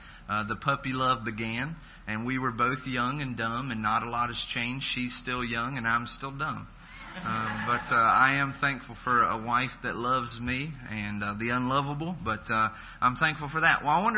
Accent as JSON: {"language": "English", "town": "Riverdale", "region": "Georgia", "country": "United States", "tie": "born or raised there", "said": "I grew up and born and raised in the Atlanta area, so I certainly feel like home here."}